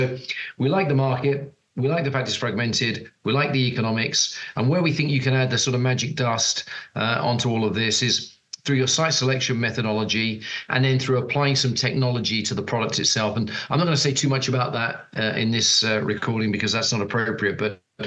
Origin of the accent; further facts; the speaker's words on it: United Kingdom; obviously, being a Brit, I'm particularly thinking about the UK.